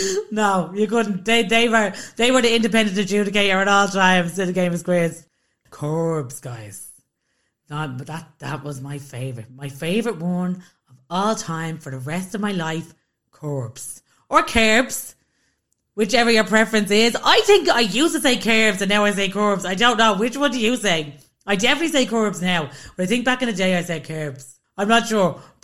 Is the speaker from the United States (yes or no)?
no; Baldoyle, Leinster, Ireland; I grew up in Stapola Lawns in Baldoyle.